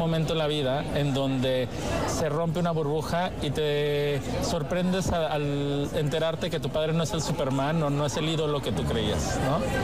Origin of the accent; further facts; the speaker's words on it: Mexico; now in Spain; Yo soy orgullosamente mexicano, radico por circunstancias de la vida en España